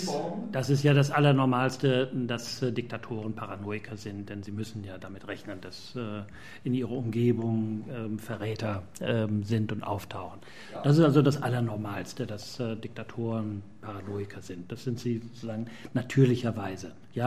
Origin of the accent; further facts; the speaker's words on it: Germany; Ich meine, ich komme eben aus Deutschland.